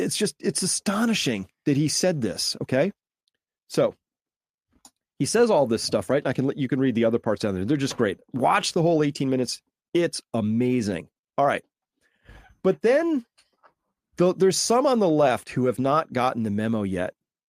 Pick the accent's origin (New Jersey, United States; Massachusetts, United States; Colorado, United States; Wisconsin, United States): Colorado, United States; let our European allies know that I don't agree with Trump and Pete Hegseth and all that stuff because I'm from Colorado.